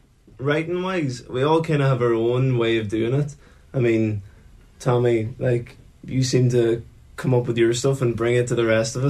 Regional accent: Castlefin, Ulster, Ireland; like myself and Ronan, we're from Castlefin originally, and we haven't played a gig in Donegal with … so we're looking forward to being on home soil

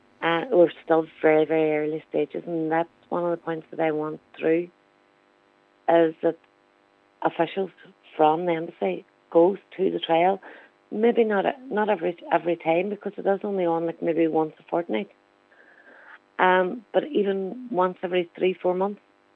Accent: Ireland; And as an Irish person, Irish people need their bodies home.

